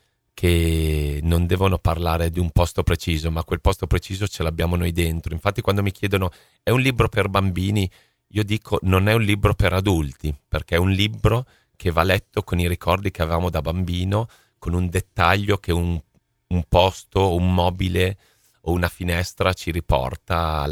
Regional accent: Sassuolo, Emilia-Romagna, Italy; Io vengo da Sassuolo e a parte ceramiche non ho visto grandi stalle o case abbandonate

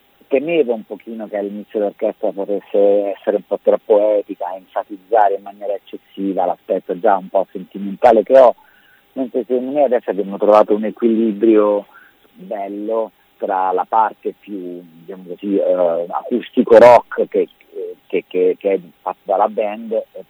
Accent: Rome, Lazio, Italy; È ovvio che io, essendo romano, vivendo la maggior parte del tempo a Roma

